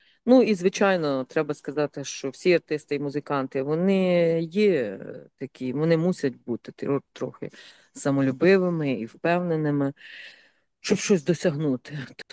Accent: Khorostkiv, Ternopil Oblast, Ukraine; moved away as an adult; now in Australia; я з Хоросткова, з Тернопільської області.

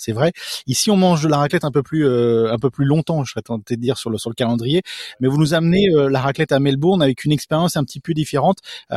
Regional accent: France; en tant que Français, alors je vais pas dire que franco-français

